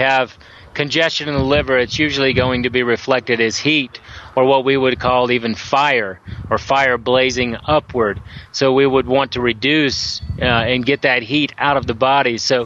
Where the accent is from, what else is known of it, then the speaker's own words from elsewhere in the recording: Florida, United States; I'm from Florida. My wife's from Florida, and I'm from Florida.